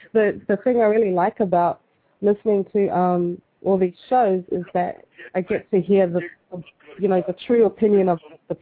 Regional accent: Auckland, New Zealand; Yeah, born and raised in New Zealand. I'm third or fourth generation Polynesian. One of my parents was born in the islands, the other one's born here. And I pretty much lived all my life in Auckland City.

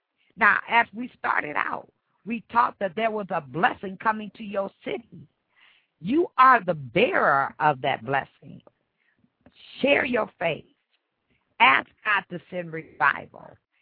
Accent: Midwest, United States; Well, when I was growing up in the Midwest, they used to have tornado drill all the time

